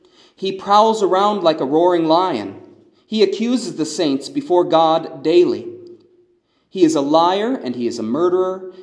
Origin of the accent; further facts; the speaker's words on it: South Dakota, United States; When I was still living in my hometown in South Dakota, I remember there was this little town called Manchester, about 30 miles east of my hometown.